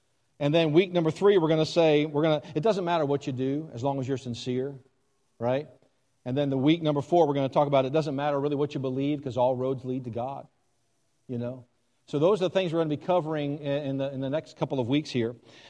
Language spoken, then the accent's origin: English; Gulf Coast, United States; I grew up on the Gulf Coast, and it's like you can go 20 miles out and still stand.